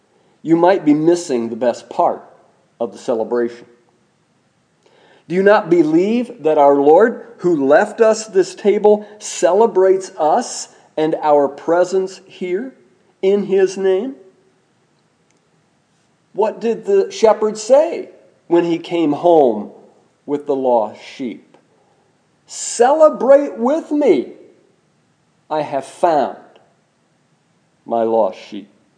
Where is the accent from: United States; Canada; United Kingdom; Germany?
United States; Midwest; I ought to know, I grew up in the Christian tradition in the Midwest.